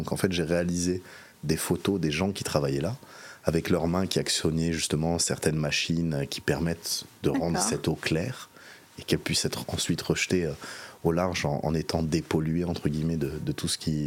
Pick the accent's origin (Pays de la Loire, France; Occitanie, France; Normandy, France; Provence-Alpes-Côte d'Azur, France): Provence-Alpes-Côte d'Azur, France; Nice; born there; also born or lived in Monaco / Paris region; Je suis né à Nice, je ne suis pas né très loin.